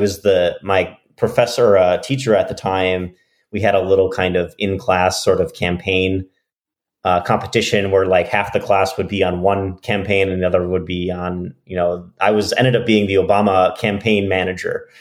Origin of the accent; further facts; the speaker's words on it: Eagan, Minnesota, United States; I'm from Eagan, Minnesota originally, and it was during the 2008 elections.